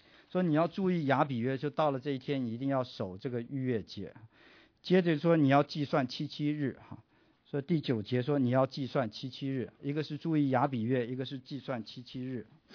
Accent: China; 我们中国人古时候说有人穷到一个地步，他需要说卖身为奴哈

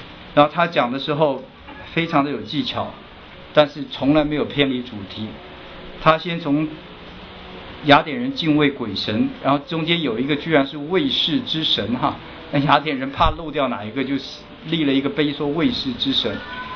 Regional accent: China; 那因为我们是中国人

